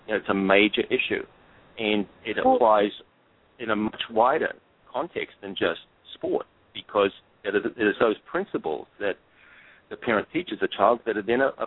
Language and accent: English; New Zealand; it was interesting being caught right in the middle of that as a New Zealander